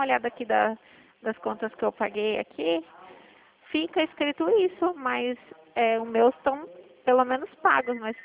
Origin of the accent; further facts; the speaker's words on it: Itu, São Paulo, Brazil; Sou daqui de Itu.